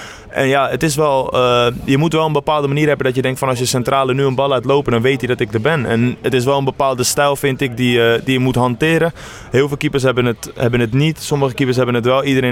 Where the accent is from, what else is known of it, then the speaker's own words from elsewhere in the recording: Amsterdam, North Holland, Netherlands; Weet je, ik kom ook uit Amsterdam. Ik ben een Amsterdamse jongen en supporters.